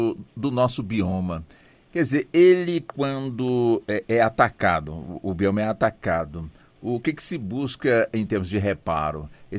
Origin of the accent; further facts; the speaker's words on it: Goiás, Brazil; eu também sou goiano